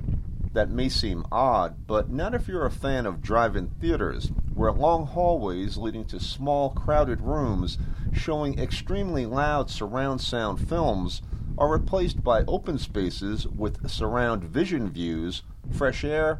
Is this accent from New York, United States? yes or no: yes; Brooklyn, New York, United States; Growing up in Brooklyn, New York, there were no drive-in theaters.